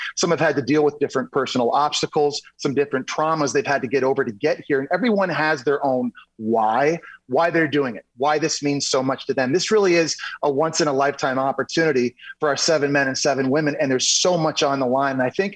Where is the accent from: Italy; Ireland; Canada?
Canada; I think like my childhood growing up and people, you know, being Canadian, Wayne Gretzky and then Michael Jordan